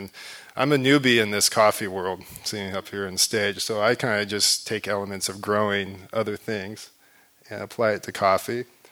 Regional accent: Los Angeles, California, United States; I am from Los Angeles, and I don't have a farming background. And my story starts here in L.A.

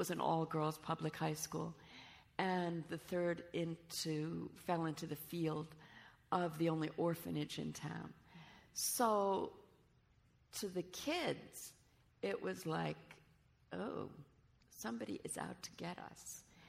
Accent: Elizabeth, New Jersey, United States; three real events that happened in my hometown of Elizabeth, New Jersey, when I was in junior high school.

